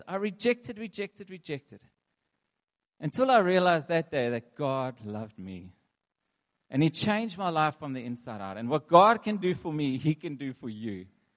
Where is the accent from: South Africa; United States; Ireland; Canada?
South Africa; Johannesburg, Gauteng; moved away as an adult; So I grew up in Johannesburg. When I was 21, I went overseas.